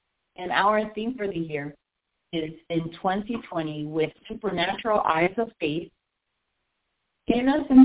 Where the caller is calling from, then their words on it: Snellville, Georgia, United States; I am calling from Snellville, Georgia.